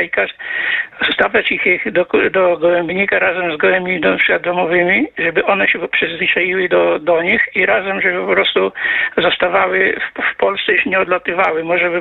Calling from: Żukowo, Masovian Voivodeship, Poland

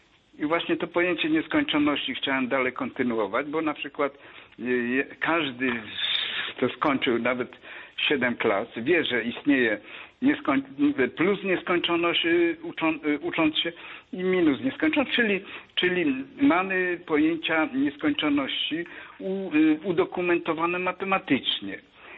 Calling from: Greater Poland Voivodeship, Poland; jestem z Wielkopolski.

